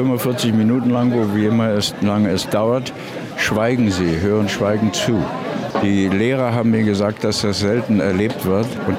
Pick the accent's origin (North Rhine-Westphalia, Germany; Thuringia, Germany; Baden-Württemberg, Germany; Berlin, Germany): Berlin, Germany; Ich bin Berliner, Jahrgang 1928.